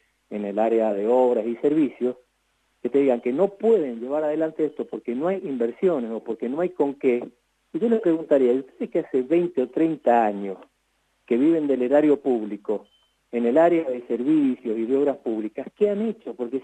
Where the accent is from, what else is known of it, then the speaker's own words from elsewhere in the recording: Mendoza, Argentina; como pueblo mendocino no estamos en condiciones de pagar todos estos aumentos